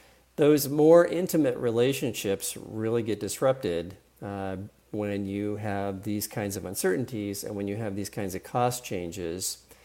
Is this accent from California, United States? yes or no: yes; San Diego, California, United States; Okay, so I'm at UW, but I got to admit I'm originally from San Diego, and I got only one sports team, and it's a baseball team, the Padres